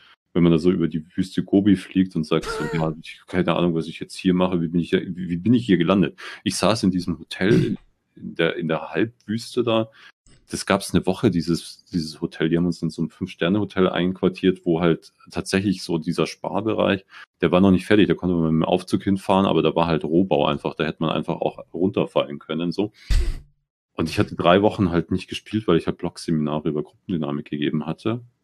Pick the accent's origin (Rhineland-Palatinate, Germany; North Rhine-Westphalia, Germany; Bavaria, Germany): Bavaria, Germany; Munich; born there; Ursprünglich gebürtig in Minger in München für die Einheimischen.